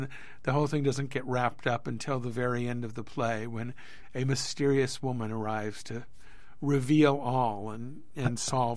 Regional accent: Santa Barbara, California, United States; also born or lived in Los Angeles; I grew up in Santa Barbara, and I spent a good portion of my early adult life in L.A., and it was just time to go back.

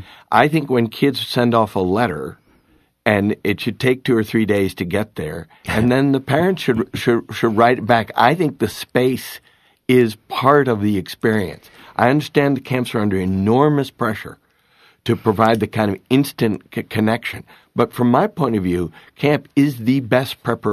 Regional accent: Northeast, United States; I am from the Northeast

